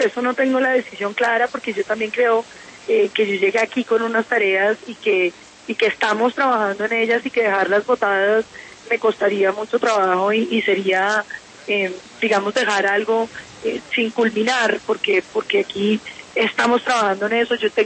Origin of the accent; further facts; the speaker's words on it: Bogotá, Colombia; also born or lived in Popayán; Yo nací en Bogotá, hice la primaria en Bogotá, hice el bachillerato en Popayán, pero he mantenido también un estrechísimo vínculo con el Tolima.